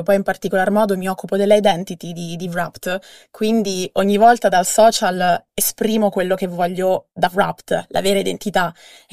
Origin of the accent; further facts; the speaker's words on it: Marche, Italy; io lo dico da marchigiana, è vero.